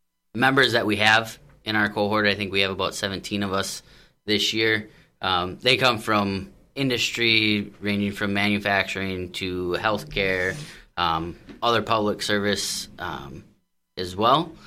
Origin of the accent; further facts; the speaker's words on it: Wisconsin, United States; So I'm originally from northwestern Wisconsin. Came to school down in Point, was a teacher for over 10 years